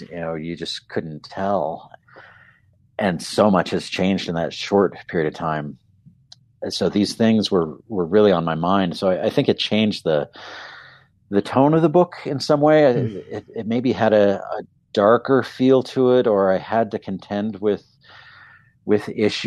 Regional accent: Arizona, United States; also born or lived in Colorado; I did live as a kid on the Front Range, which is high desert-ish, but I'm from Arizona originally and grew up down there in the Sonoran Desert.

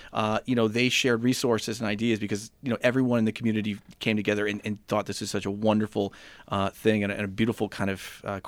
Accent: Chicago, Illinois, United States; born there; now in Rochester, United States; I was born in Chicago, so deep dish pizza.

